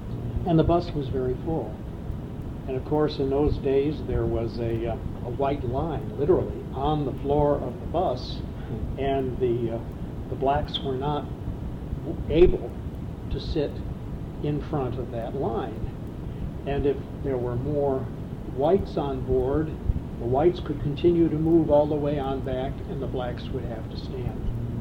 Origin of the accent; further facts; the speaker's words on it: Chicago, Illinois, United States; born there; Not only was I a Yankee, I was born in Chicago, and I was a Catholic.